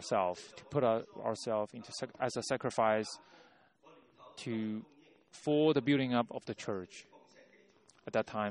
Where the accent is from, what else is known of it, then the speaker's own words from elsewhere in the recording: San Francisco, California, United States; from San Francisco. I was saved in 1987.